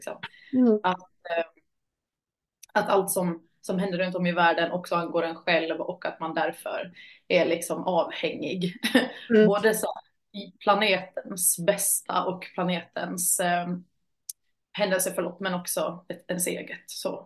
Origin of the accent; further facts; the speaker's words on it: Åland, Finland; also born or lived in Turku / Wales; now in Malmö, Sweden; Jag är född och uppvuxen på Åland framförallt, men även på lite andra platser, i Åbo och i Wales, vilket att prägel i mig helt klart. Men idag bor jag i Malmö